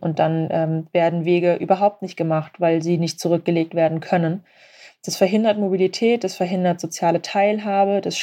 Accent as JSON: {"language": "German", "town": "Cologne", "region": "North Rhine-Westphalia", "country": "Germany", "tie": "born or raised there", "said": "es war ein Aktionstag in Köln, in meiner Heimatstadt."}